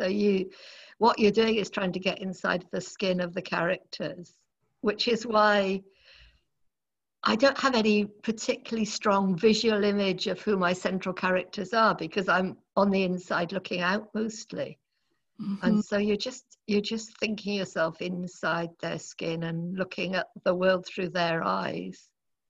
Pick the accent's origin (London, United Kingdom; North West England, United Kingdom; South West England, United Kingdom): South West England, United Kingdom; then I grew up in North Devon